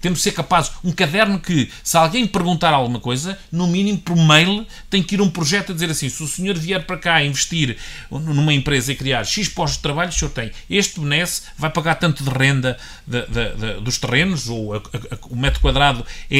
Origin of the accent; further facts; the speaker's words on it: Sátão, Viseu, Portugal; provavelmente vou-me instalar no Sátão, até porque é a minha terra